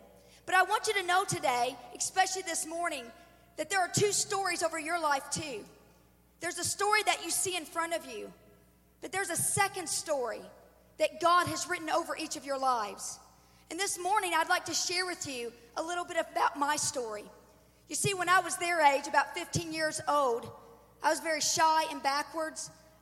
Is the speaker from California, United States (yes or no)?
no; Indiana, United States; also born or lived in Kentucky; Now, I'm from, if you can hear my accent, I'm from Southern Indiana. I was born in Kentucky, raised in Southern Indiana.